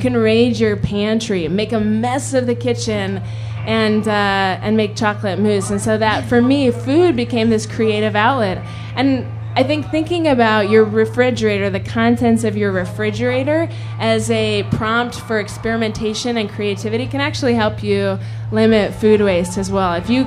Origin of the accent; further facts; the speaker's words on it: Hong Kong; moved away; I grew up in Hong Kong, so for me, food was this way of connecting to other cultures and other communities. And then we moved to a farm in southern Minnesota.